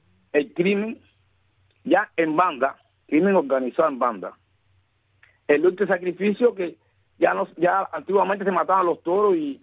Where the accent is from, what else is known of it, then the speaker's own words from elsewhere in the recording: Cuba; ya las personas no quieren pensar como cubano, no quieren sentirse cubano. Y los cubanos están, mira, la juventud se está hoy en día, a causa del régimen, repudiando nuestra bandera, nuestro himno nacional